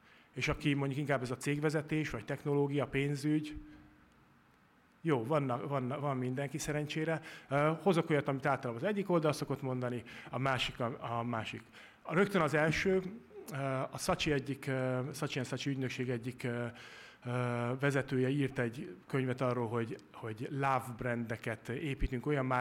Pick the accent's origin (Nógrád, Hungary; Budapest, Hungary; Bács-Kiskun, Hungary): Bács-Kiskun, Hungary; Kiskőrös; Kiskörösi vagyok, ott töltöttem a gyerekkoromat